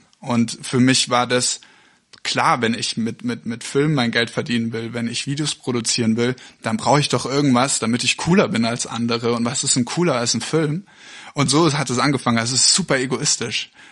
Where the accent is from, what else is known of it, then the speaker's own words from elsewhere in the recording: Bavaria, Germany; ich bin halt aufgewachsen auf dem Land in Bayern und es ist sehr schön, dort aufzuwachsen